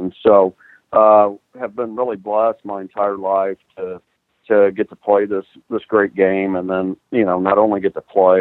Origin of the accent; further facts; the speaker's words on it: Texas, United States; We grew up 1.5 hours from here. We grew up in the Houston area, and so it's great to be back in Huntsville.